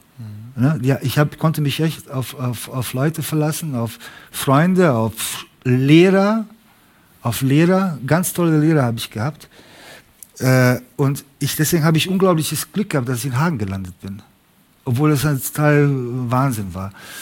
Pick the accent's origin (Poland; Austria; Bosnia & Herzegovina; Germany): Bosnia & Herzegovina; Sarajevo; Ich bin in Sarajevo geboren und Sarajevo ist eine ganz bestimmte, ist eine ganz spezifische Stadt. Ist eine Stadt mit so vielen Kulturen, so vielen Nationen und so weiter, wie kein andere, wahrscheinlich wie kein andere Stadt in Europa. Und ich bin dort aufgewachsen